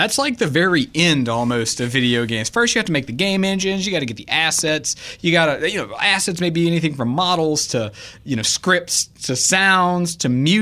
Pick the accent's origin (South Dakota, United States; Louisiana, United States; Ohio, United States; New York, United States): Louisiana, United States; We're from Louisiana.